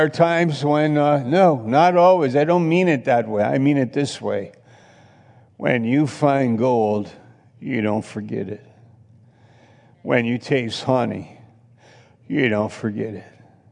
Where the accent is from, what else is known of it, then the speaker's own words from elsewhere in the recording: New York, United States; also born or lived in Maine; I found one I'm from New York, but I found one in Maine. I lived in Maine for 3 or 4 years.